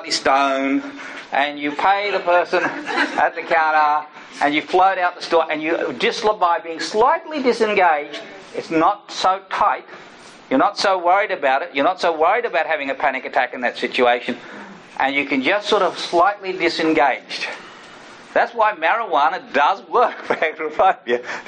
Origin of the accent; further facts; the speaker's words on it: Australia; I'm from Australia. I like long distances.